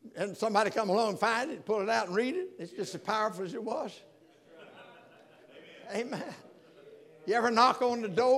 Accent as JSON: {"language": "English", "region": "Alabama", "country": "United States", "said": "I'm from Alabama. I'm from Sand Mountain."}